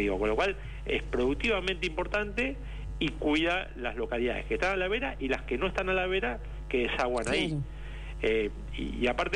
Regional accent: Guaminí, Buenos Aires Province, Argentina; yo soy de Guaminí, digamos, ¿no? Sí. Guaminí desagua en el Salado y estamos casi en el límite con La Pampa.

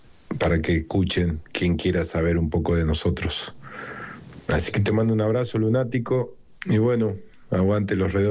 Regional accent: La Plata, Buenos Aires Province, Argentina; Que lo escuchamos desde que tenemos uso de razón, porque somos de La Plata.

